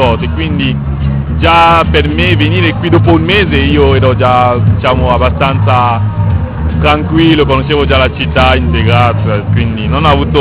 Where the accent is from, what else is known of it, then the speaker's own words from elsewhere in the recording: Cameroon; now in Italy; Dal Camerun.